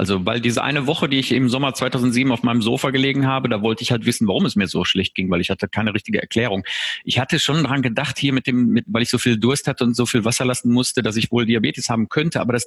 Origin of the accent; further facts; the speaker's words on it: Hagen, North Rhine-Westphalia, Germany; now in Bochum, Germany; ich lebe ja im Ruhrgebiet in Bochum. Ich bin umgezogen vor, weiß ich nicht, 25 Jahren aus meiner Heimatstadt Hagen, wo ich einen Hausarzt hatte, nach Bochum.